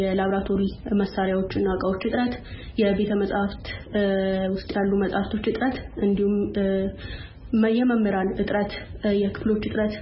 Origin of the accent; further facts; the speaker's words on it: Ataye, Amhara, Ethiopia; ተወልጄ ያደኩት በአጣዬ ከተማ ነው። ትምህርቴን ከአንደኛ ክፍል ጀምሮ እስከ 11ኛ ክፍል ይሄ ማለት 2013 አጋማሽ ድረስ በአጣዬ ከተማ ነበር የተከታተልኩት።